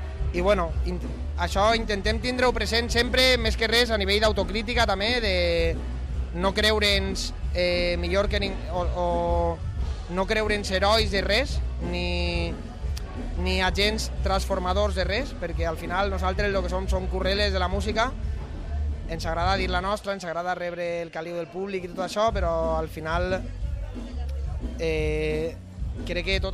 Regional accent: Valencian Community, Spain; per nosaltres és una sensació bonica d'estar venint des d'allà baix, del País Valencià

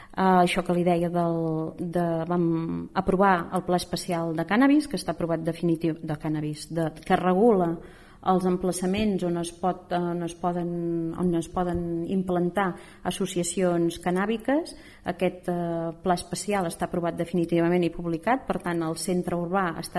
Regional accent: Valls, Catalonia, Spain; perquè ens entenguem tots els que som de Valls

